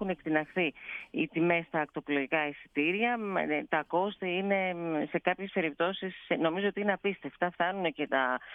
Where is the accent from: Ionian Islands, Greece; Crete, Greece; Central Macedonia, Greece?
Ionian Islands, Greece; Argostoli; Αργοστόλη από εδώ είναι και η καταγωγή μου, από το Αργοστόλη.